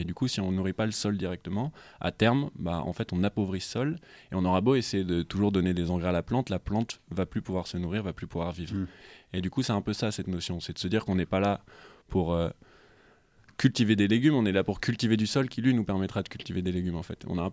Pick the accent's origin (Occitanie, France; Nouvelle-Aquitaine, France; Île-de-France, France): Nouvelle-Aquitaine, France; Bordeaux; now in Marseille, France; je suis originaire de Bordeaux et depuis maintenant quelques temps, je vis à Marseille.